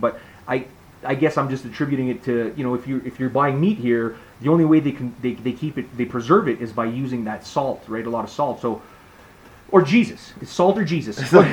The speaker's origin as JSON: {"language": "English", "country": "Canada", "said": "being a Canadian"}